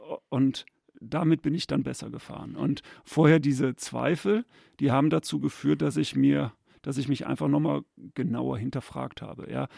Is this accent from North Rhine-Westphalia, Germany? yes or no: yes; North Rhine-Westphalia, Germany; Ja, ich bin ja auch Rheinländer, vielleicht.